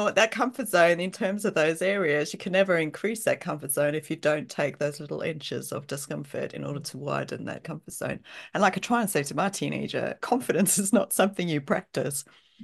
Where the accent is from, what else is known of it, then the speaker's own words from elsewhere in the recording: South Africa; I'm South African, man. You have beaches with warm water.